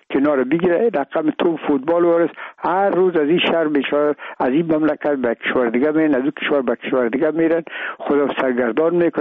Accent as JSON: {"language": "Persian", "country": "Afghanistan", "said": "میگم ما افغان هستیم"}